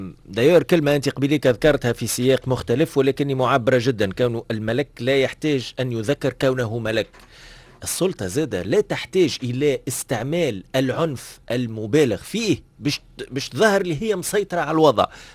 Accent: Tunisia; والجمهور ما نعرفش وليت عندنا في تونس استسهال ضرب الغاز المسيل للدموع

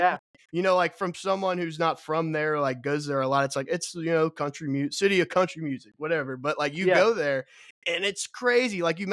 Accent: Cincinnati, Ohio, United States; so when I'm from Cincinnati area.

